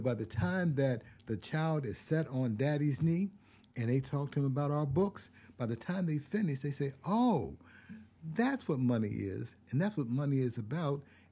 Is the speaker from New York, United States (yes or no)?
no; Pennsylvania, United States; now in Georgia, United States; I came from the east. I grew up in Pennsylvania, and I live in Georgia.